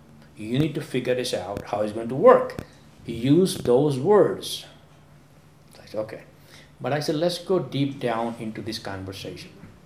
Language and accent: English; Madison, Wisconsin, United States; You know, I'm from Madison, he's from Milwaukee.